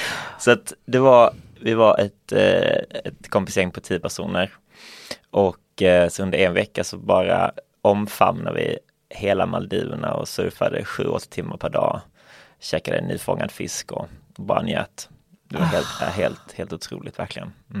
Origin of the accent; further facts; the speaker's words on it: Malmö, Skåne, Sweden; jag är från Malmö.